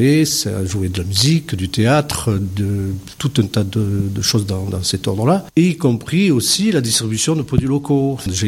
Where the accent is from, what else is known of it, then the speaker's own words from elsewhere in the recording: Marseille, Provence-Alpes-Côte d'Azur, France; born there; je suis né à Marseille le 19 juillet 55